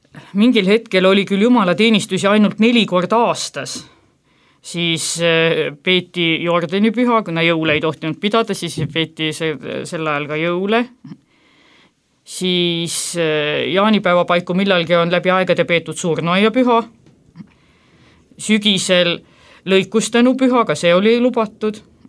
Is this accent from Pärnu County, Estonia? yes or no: yes; Jõõpre, Pärnu County, Estonia; now in Tallinn, Estonia; ma olen Jõõprest pärit.